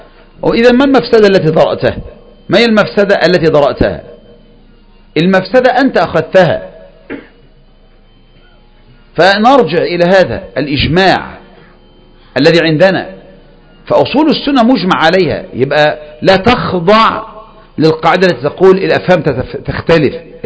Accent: Egypt; ولهذا لما قامت الثورات عندنا في مصر ايه اللي حصل؟

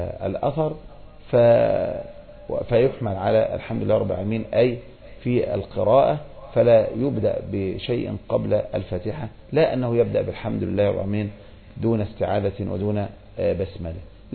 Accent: Egypt; أو عندنا في مصر أيضا الأعمال كلها تابعة لوزارات وكذا

